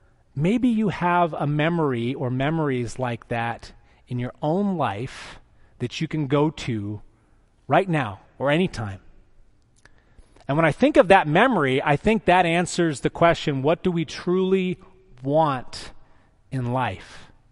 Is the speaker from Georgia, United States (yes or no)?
no; Reno, Nevada, United States; And I grew up out in Reno, Nevada, and so we would go to visit my cousins in Southwest Michigan.